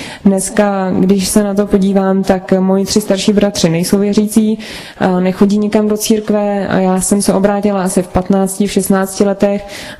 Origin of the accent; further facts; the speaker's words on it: Central Bohemian Region, Czechia; pocházíme ze samoty z Úlesa, Orlí hnízdo se to jmenuje, z kousíček za Prahou.